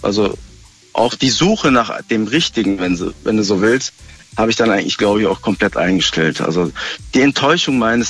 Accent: Krefeld, North Rhine-Westphalia, Germany; Ich bin aus Krefeld.

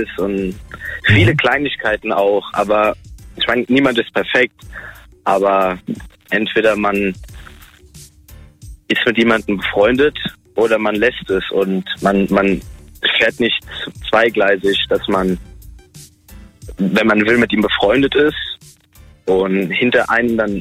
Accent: Enkenbach, Rhineland-Palatinate, Germany; Rheinland-Pfalz, bei Kaiserslautern.

